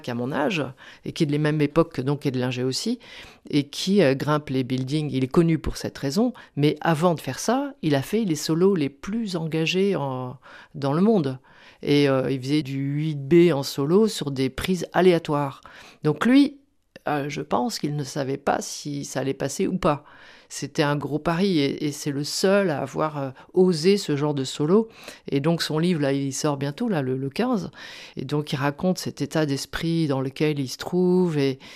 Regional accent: Paris, Île-de-France, France; Comme je suis originaire de Paris en plus

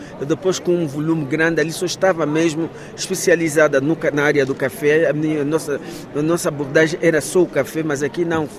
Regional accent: Angola; mas eu sou angolana

